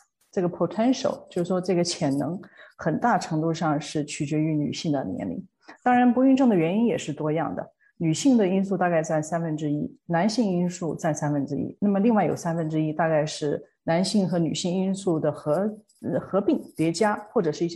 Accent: China

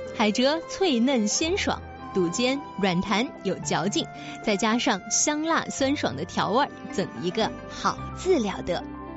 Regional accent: Suzhou, Jiangsu, China; 作为苏州人，我来告诉您，苏州人啊吃风扇凉面

